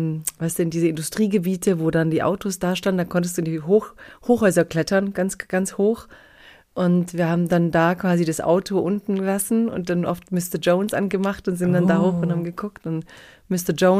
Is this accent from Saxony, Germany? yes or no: no; Castrop-Rauxel, North Rhine-Westphalia, Germany; ich komme aus Castrop-Rauxel und Punkt.